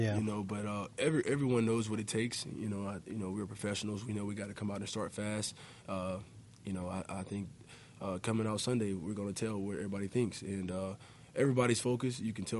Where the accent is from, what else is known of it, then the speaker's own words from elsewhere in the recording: Alabama, United States; We're from Alabama, and just to be able to play with him, you know, I was happy.